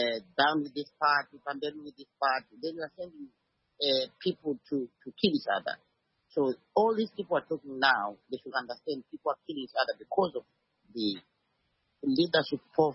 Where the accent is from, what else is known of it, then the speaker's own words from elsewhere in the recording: Namibia; Say, for instance, I come from Namibia.